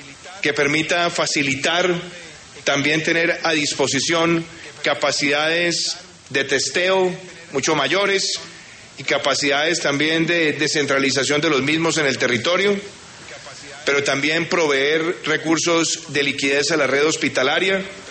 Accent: Colombia; Nuestra gratitud como colombianos a ellos, nuestro reconocimiento a su ardua labor.

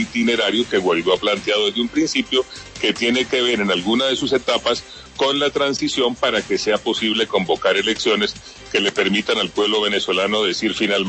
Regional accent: Colombia; muchos de estos asesinatos que deploramos como colombianos, que deploramos como gobierno

